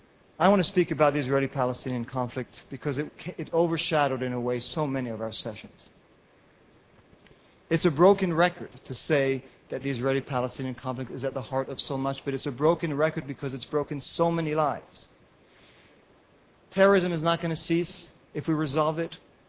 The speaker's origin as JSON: {"language": "English", "country": "France", "tie": "born or raised there", "also_born_or_lived": "New York, United States", "said": "My father's Egyptian. I'm Jewish. I was born in New York. I was raised in France."}